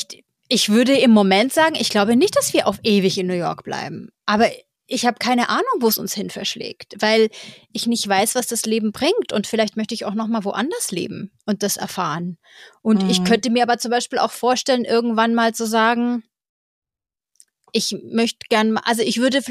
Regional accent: Germany

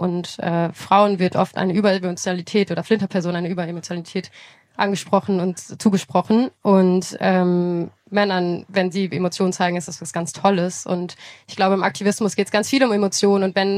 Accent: North Rhine-Westphalia, Germany; Ich bin in der Nähe von Lützerath quasi groß geworden

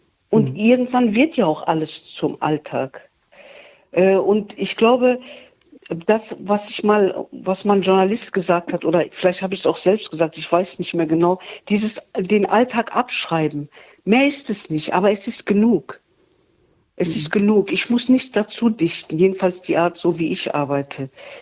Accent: Duisburg, North Rhine-Westphalia, Germany; Ich bin ja aus Duisburg und das ist sehr nett und ich finde das schön.

